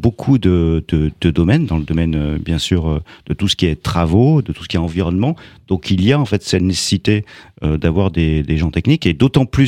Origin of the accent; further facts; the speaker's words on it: Auvergne-Rhône-Alpes, France; Mais en fait, je suis originaire de la Drôme provençale. Important, Drôme provençale, parce que c'est le sud de la Drôme, c'est là où il fait soleil, en fait. C'est en dessous de Valence.